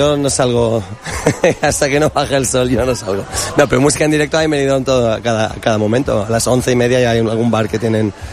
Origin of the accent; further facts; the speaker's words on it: Israel; moved away as an adult; now in Spain; Yo me crié en Israel, de padres argentinos, y vine a España con 19 años a Valencia, y bueno, no hablaba muy bien castellano, hablaba argentino y mal.